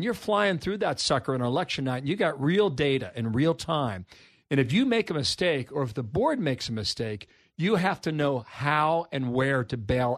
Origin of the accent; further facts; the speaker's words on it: Ohio, United States; If this is close and you're watching from my home state of Ohio, for example